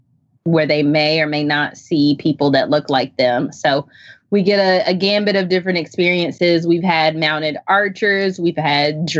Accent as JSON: {"language": "English", "town": "Chapel Hill", "region": "North Carolina", "country": "United States", "lives_now": "Zebulon, United States", "said": "I am from Chapel Hill, North Carolina. I currently live in Zebulon."}